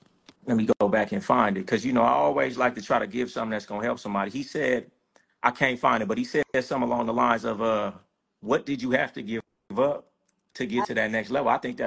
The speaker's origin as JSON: {"language": "English", "town": "Sacramento", "region": "California", "country": "United States", "said": "I'm from Sac. I'm from Sac."}